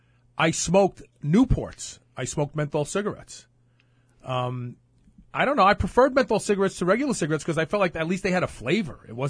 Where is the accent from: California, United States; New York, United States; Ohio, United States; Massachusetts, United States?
New York, United States; Brooklyn; also born or lived in Queens; And I was from Bed-Stuy, Brooklyn, so really the first 14 years of my life I was black. So I only became white for a while when I moved to Queens.